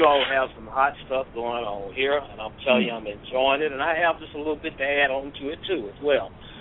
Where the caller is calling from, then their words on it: Atlanta, Georgia, United States; Praise the Most High. I'm calling from Atlanta, Georgia.